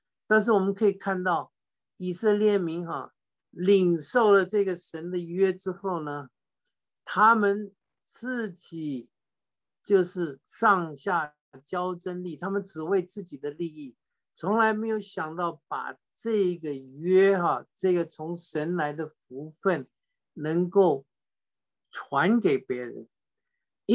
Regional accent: China; 将来这个福音也要透过我们中国人要传回耶路撒冷啊

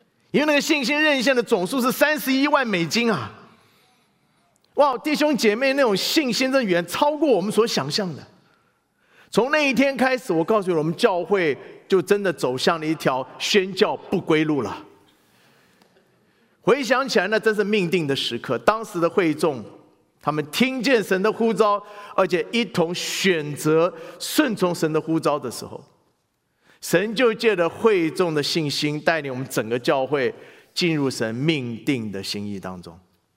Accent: Taiwan; 我只记得我小时候在台湾听过西非农耕队之类的，除此之外一无所知嘞。

